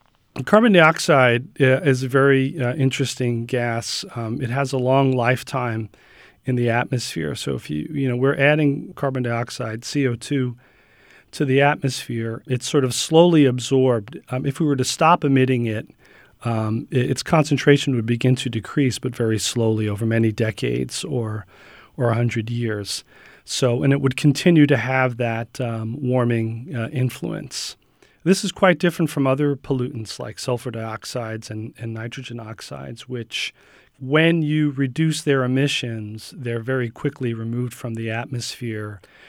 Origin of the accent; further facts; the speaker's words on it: Northeast, United States; I've been living in Pennsylvania for the last 20 years. I grew up in the Northeast.